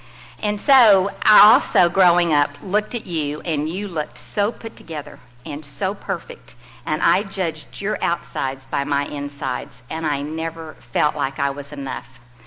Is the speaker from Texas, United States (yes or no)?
yes; San Antonio, Texas, United States; also born or lived in Midland; After I was born in Midland, my family moved to San Antonio, and that's where I grew up.